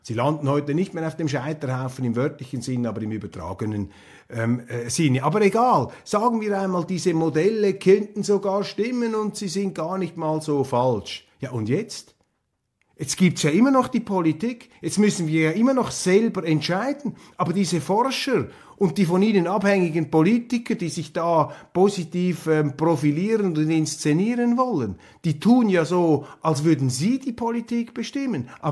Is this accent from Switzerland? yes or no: yes; Switzerland; aber ich bin Schweizer und ich bin Bürger, ich bin auch Milizpolitiker